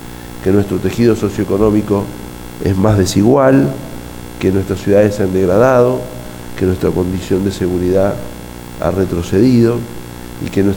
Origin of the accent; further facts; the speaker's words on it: Wilde, Buenos Aires Province, Argentina; born there; Y yo, cuando nací en Wilde era una ciudad industrial hace 40 años